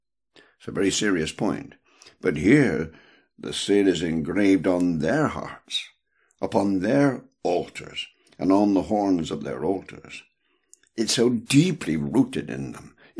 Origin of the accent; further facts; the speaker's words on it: South West England, United Kingdom; I come from the West Country. And she dropped her H, which is a little in this.